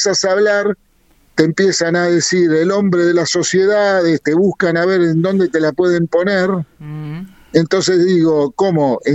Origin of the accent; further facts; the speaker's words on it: Argentina; soy no, argentino